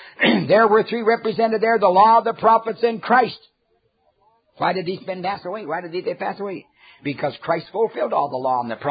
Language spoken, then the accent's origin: English; Canada; I'm a Canadian.